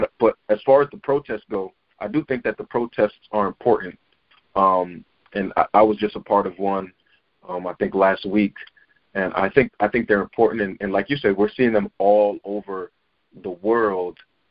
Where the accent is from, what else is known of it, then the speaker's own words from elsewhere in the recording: Brooklyn, New York, United States; I'll go to a time where I grew up in Brooklyn, New York